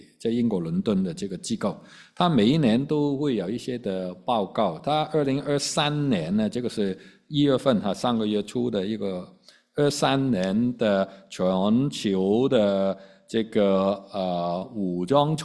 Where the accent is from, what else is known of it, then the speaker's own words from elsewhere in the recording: Hong Kong; 但是我是南方人啊，我是香港人啊。我们呢南方人呢，尤其是广东一带，就吃盘菜。